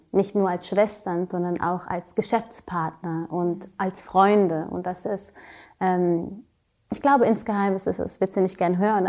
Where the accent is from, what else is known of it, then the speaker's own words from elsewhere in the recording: Germany; Wir, also ich bin in Deutschland, was Sali nicht, aber trotzdem, wir sind hier groß geworden.